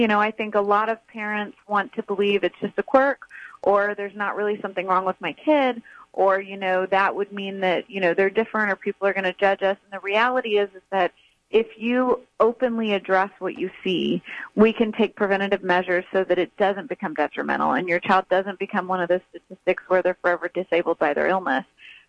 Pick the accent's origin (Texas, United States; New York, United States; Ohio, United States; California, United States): Texas, United States; Houston; I grew up in Houston, went to a private school out in the Woodlands, very expensive college prep school